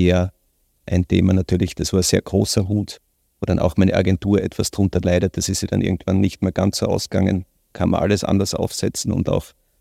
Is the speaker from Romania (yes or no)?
no; Styria, Austria; Das wäre zum Beispiel ein Wort, das ich noch kann als Steirer, wo ich mir das Wienerische noch nicht